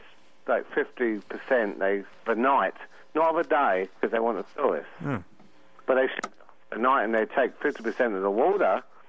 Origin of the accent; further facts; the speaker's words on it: England, United Kingdom; I'm English.